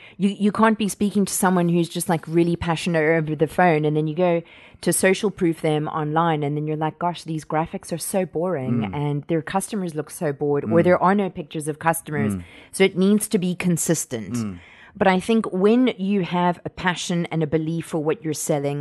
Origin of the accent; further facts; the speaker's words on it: Canada; And also because I'm Canadian, it just makes sense.